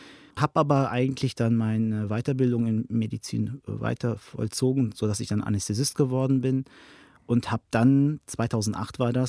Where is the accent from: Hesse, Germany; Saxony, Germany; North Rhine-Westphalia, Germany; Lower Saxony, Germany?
North Rhine-Westphalia, Germany; Beckum; born there; in meiner Stadt Beckum, wo ich geboren bin